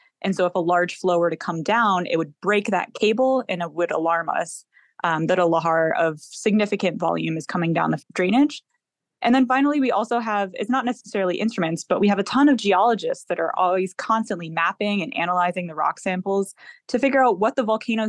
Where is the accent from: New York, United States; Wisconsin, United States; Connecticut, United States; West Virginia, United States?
Connecticut, United States; And I was also from Connecticut. And so I'd never really seen volcanoes before.